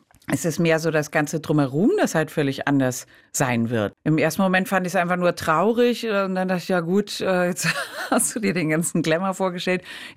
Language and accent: German; Cologne, North Rhine-Westphalia, Germany; Ich bin im Rheinland aufgewachsen, in Köln, und da ist man natürlich von Haus aus, auch wenn man evangelisch ist, ein großer Karnevalist.